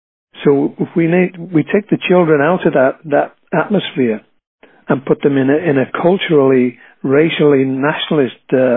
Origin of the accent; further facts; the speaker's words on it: England, United Kingdom; I don't know. I'm from England.